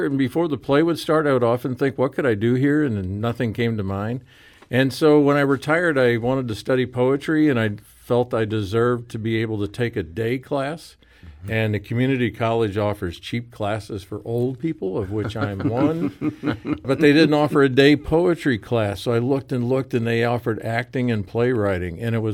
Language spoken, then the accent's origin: English; Ireland; Well, I'm a dual national. So I'm very Irish. I speak Irish. I teach Irish.